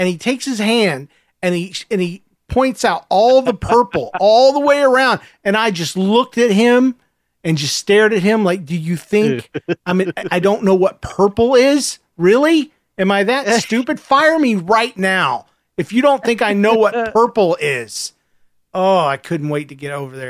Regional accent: Minnesota, United States; from Minnesota

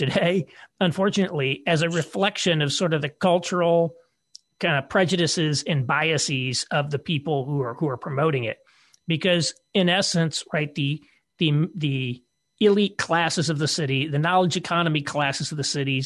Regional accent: Austin, Texas, United States; I'm from Austin. I'm a good blue city, progressive Austin resident.

